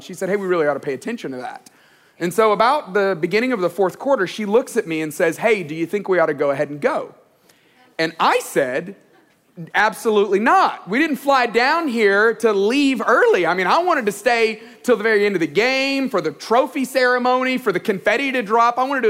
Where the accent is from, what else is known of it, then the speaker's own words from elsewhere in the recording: Tuscaloosa, Alabama, United States; I grew up in Tuscaloosa, Alabama, and my family worships at the altar of Alabama football.